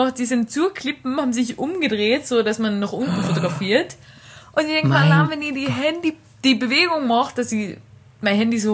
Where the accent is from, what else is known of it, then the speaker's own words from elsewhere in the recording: Carinthia, Austria; Ich bin Kärntnerin.